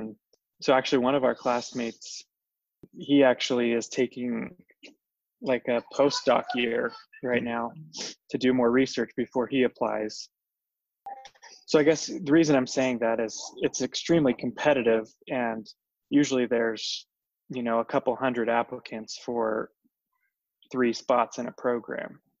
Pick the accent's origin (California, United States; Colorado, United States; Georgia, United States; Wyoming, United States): Colorado, United States; Castle Rock; I grew up in Castle Rock, Colorado, born and raised, and then went to med school in Colorado as well at Rocky Vista